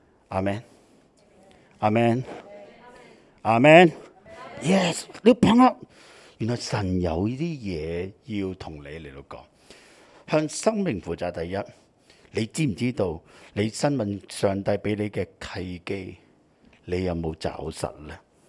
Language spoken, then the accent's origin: Cantonese; Hong Kong; 其实我哋香港人咧数算日子系好叻嘅。